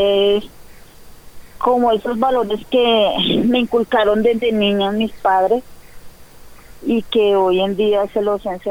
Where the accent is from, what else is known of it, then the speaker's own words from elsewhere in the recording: Ibagué, Tolima, Colombia; now in Bogotá, Colombia; 12 años estoy acá en Bogotá, vengo del departamento del Tolima, más exactamente nací en Atagama, me crié en Ibagué.